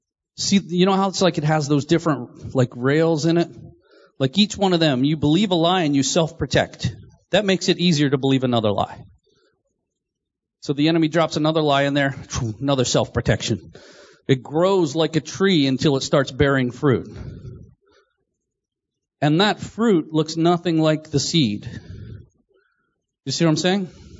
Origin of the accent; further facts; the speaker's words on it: Maryland, United States; Then even regionally, like growing up here in Maryland is different than growing up in California.